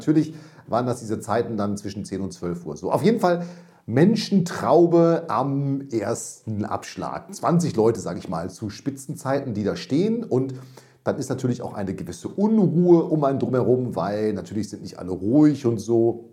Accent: Münster, North Rhine-Westphalia, Germany; Als ich komme aus Münster

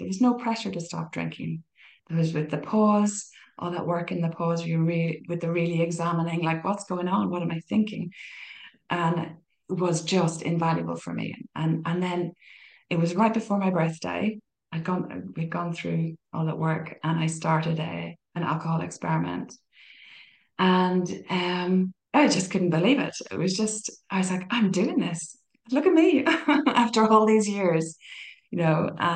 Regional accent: Ireland; even like growing up in Ireland, and like the pub culture there, it's the same.

